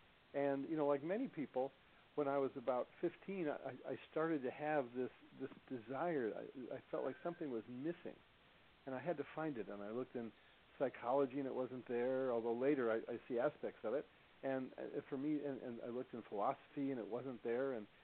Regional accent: Chicago, Illinois, United States; also born or lived in New York City / Detroit; I was born in New York City. I grew up in Chicago and Detroit, and I was always interested in spiritual things

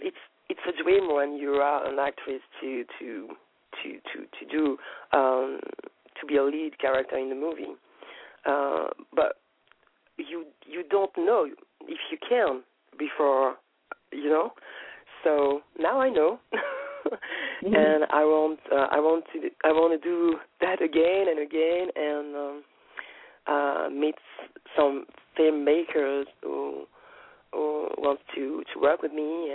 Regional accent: French Guiana; now in Paris, France; Yeah, well, I'm an actress, and I'm from French Guiana. At the beginning, I decided to come to Paris to be a lawyer

